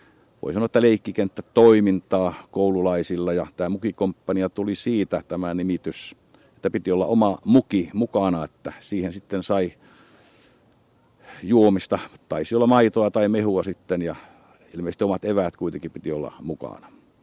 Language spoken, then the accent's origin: Finnish; Pori, Satakunta, Finland; born there; now in Nakkila, Finland; olen syntynyt Porissa. Ja vaikka nyt olen asunut Nakkilan kirkon vaiheella vuodesta 1969, niin koin kuitenkin väkevästi olevani porilainen edelleenkin.